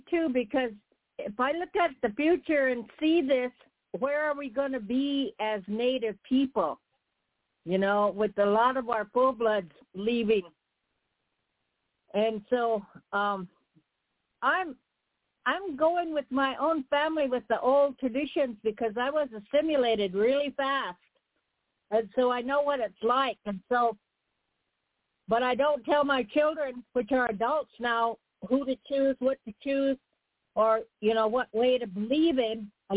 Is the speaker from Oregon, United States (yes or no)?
yes; Oregon, United States; I'm from Oregon.